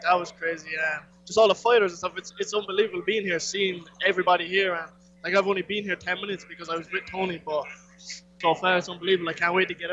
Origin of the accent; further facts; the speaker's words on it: Cork, Munster, Ireland; You need to go to Cork, where I'm from. Cork, Ireland.